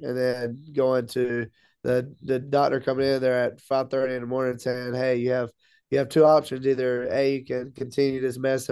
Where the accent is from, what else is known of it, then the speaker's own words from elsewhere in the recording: Laurinburg, North Carolina, United States; they were 2.5 hours away back in my hometown, Laurinburg, North Carolina.